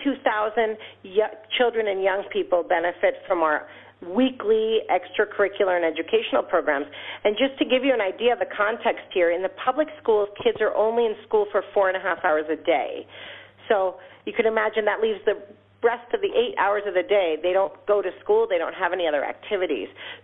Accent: El Salvador; I'm from El Salvador, and I grew up in this part of the world

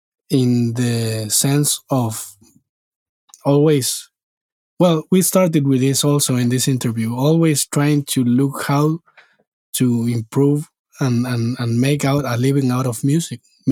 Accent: Argentina; And we're here from Argentina.

